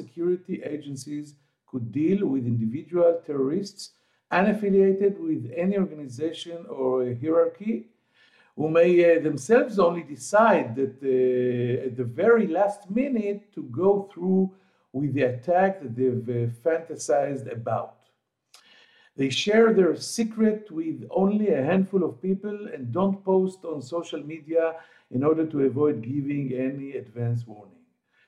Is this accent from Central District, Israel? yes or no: no; Tel Aviv, Tel Aviv District, Israel; from Tel Aviv.